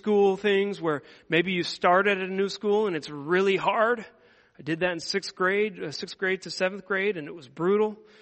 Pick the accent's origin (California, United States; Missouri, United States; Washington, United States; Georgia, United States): Washington, United States; Seattle; moved away as an adult; I grew up in Seattle, Washington. All my family is still out in Seattle. I moved away first to go study in seminary in 2003.